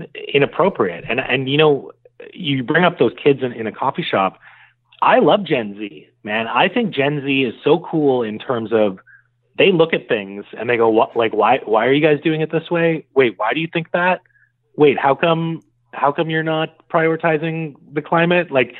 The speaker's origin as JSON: {"language": "English", "country": "Canada", "tie": "born or raised there", "said": "our growing up in Canada."}